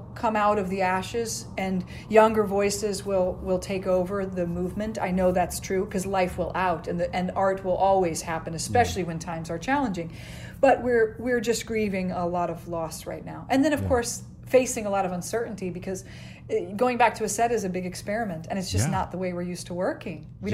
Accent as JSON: {"language": "English", "region": "Midwest", "country": "United States", "tie": "born or raised there", "said": "But, you know, I grew up in the Midwest, so I didn't know any different."}